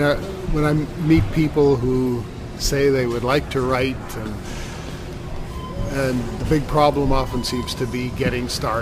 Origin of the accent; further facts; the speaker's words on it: Altona, Manitoba, Canada; No, I grew up around Altona.